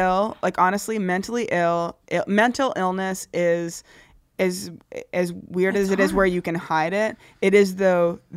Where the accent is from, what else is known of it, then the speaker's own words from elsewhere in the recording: Canada; now in United States; Look, as a Canadian moving to this country.